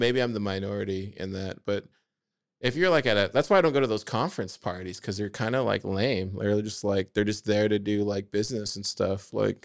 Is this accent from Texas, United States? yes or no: yes; Austin, Texas, United States; Maybe just because I'm from Austin and it's always been like this.